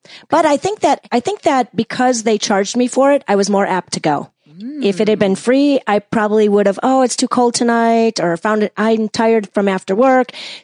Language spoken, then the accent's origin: English; West Bend, Wisconsin, United States; now in Chicago, United States; I was born and raised in West Bend, Wisconsin.